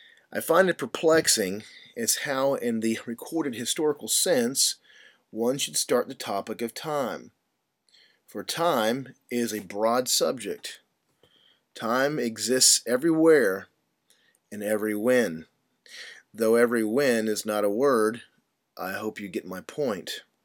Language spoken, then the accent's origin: English; United States; my wife is Chinese while I am an American